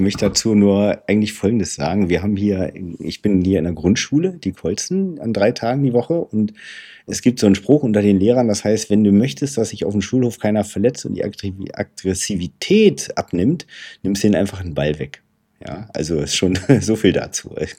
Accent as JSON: {"language": "German", "town": "Neustadt am Rübenberge", "region": "Lower Saxony", "country": "Germany", "said": "Ich stamme ursprünglich aus Neustadt am Rübenberge"}